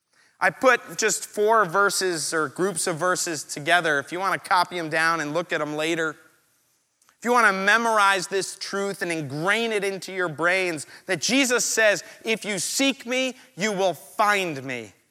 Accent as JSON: {"language": "English", "region": "New York", "country": "United States", "said": "I just sort of imagined, you know, I'm from New York."}